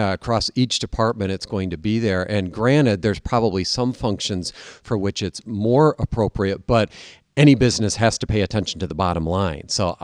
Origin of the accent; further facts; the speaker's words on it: United States; So I might have to work extra hard, for example, as an American to build trust in certain places around the world